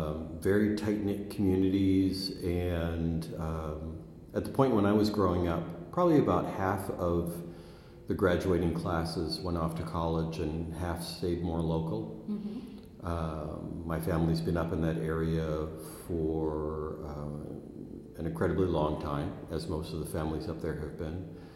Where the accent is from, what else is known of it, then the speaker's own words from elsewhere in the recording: Madawaska, Maine, United States; now in Philadelphia, United States; moving to Philadelphia, because that's where I moved to from Madawaska.